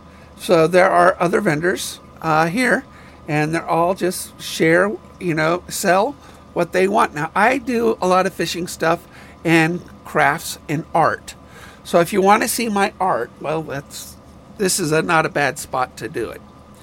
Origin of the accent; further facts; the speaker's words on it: California, United States; moved away; But you actually understand why I left California. Born and raised in California.